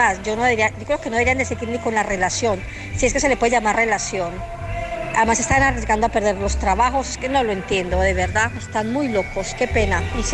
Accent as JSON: {"language": "Spanish", "country": "Colombia", "said": "En mi país, en Colombia, dicen que el ladrón juzga por su condición."}